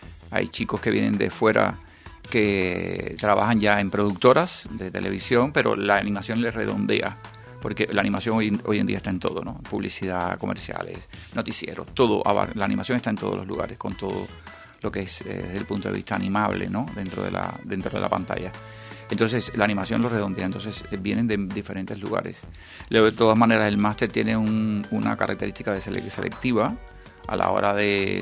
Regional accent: Cuba; yo soy cubano, primero es que soy cubano, y entonces en Cuba no había muchos videojuegos, cuando yo era pequeño

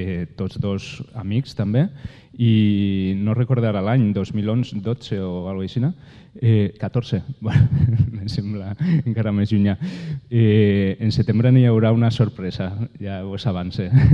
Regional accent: Valencia, Valencian Community, Spain; vaig créixer a Sant Marcel·lí, vaig canviant de casa i de barri cada 5 anys, i me conec València

